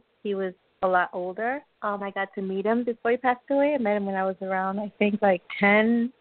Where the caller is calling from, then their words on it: New York, United States; I'm calling from New York, but I really would love to move to Florida.